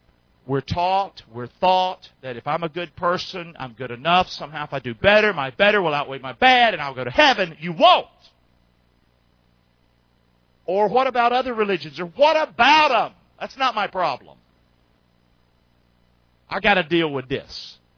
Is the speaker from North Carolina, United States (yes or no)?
yes; Rockingham, North Carolina, United States; It's amazing to me that I'm from Rockingham, North Carolina. I speak like a crazy man, talk funny, and yet I can have Canadians right here on the right.